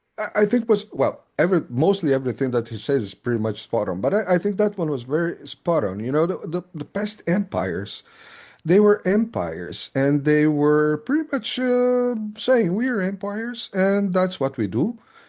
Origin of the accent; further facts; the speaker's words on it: Brazil; moved away as an adult; also born or lived in Switzerland; When I moved out from Brazil, I first went to Switzerland. I was working at CERN.